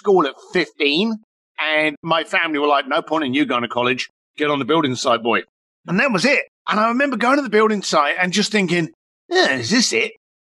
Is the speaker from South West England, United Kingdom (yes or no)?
no; London, United Kingdom; Now, I grew up in East London.